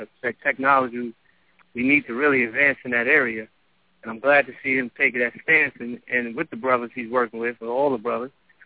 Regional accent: New York, United States; like I'm from New York, so I've seen Sean Bell get hit 47 times

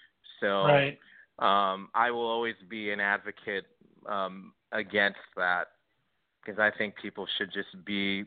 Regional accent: Park Forest, Illinois, United States; also born or lived in Harvey / Chicago Heights; I was born in Harvey, Illinois. That just that community itself is, I guess, an impoverished neighborhood. But I didn't grow up there. I grew up in Park Forest in Chicago Heights.

